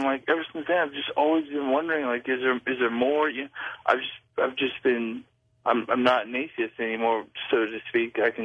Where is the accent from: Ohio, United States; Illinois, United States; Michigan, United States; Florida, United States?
Florida, United States; Destin; Hey, I'm from Destin, Florida.